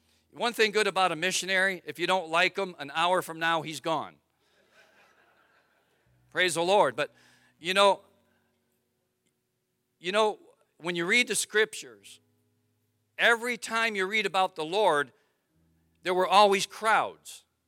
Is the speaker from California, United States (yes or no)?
no; Wisconsin, United States; You know, I told you I'm from Wisconsin. Wisconsin's America's Dairyland. We have more cows in Wisconsin than we do people.